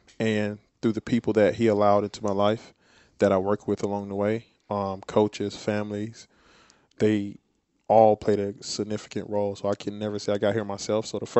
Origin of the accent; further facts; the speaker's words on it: United States; my hometown is 45, 50 minutes from Lancaster, South Carolina. Love home.